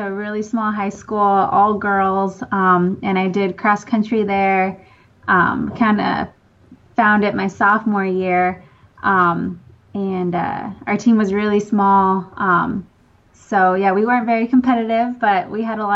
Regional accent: California, United States; But I grew up in the Bay Area, and now I'm living in Redondo Beach.

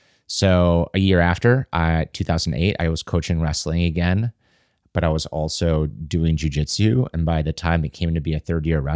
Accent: Cedarburg, Wisconsin, United States; So I'm from Cedarburg, Wisconsin. Grew up there.

